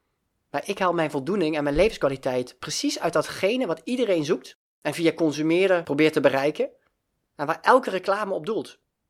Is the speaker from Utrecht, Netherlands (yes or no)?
no; Limburg, Netherlands; Ik kom oorspronkelijk uit Limburg, dus ik heb het allemaal wel meegemaakt.